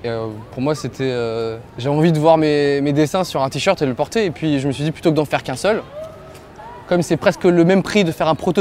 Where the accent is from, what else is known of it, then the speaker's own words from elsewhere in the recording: Provence-Alpes-Côte d'Azur, France; Oui, je viens du Var. Mes parents sont varois, tout ça.